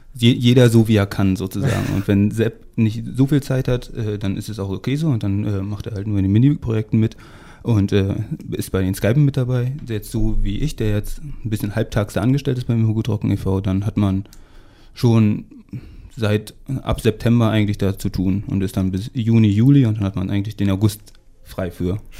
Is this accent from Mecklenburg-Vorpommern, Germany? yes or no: yes; Neustrelitz, Mecklenburg-Vorpommern, Germany; born there; Ich bin auch gebürtiger Neustrelitzer